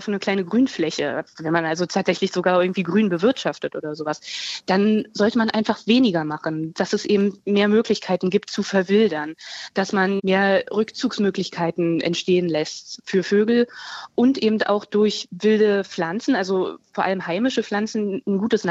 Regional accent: Berlin, Germany; als Berlinerin kenne ich das natürlich auch nicht.

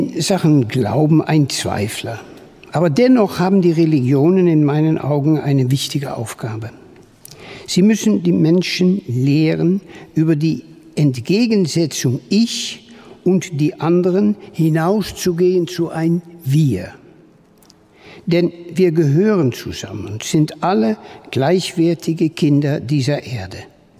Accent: Netherlands; now in Schwetzingen, Germany; Ich bin Niederländer und lebe seit Jahrzehnten in Schwetzingen.

